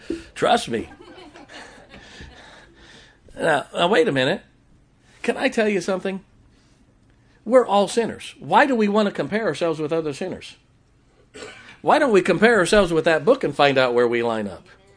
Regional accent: Ohio, United States; I grew up in Ohio.

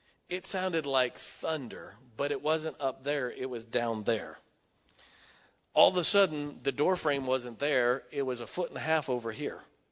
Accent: Midwest, United States; You know, I'm from the Midwest, never heard of anything like that.

